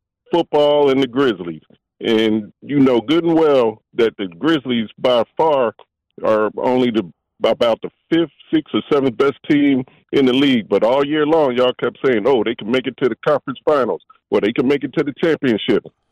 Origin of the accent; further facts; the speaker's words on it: New Jersey, United States; now in Memphis, United States; But you guys, I'm from New Jersey. I've been here 30 years.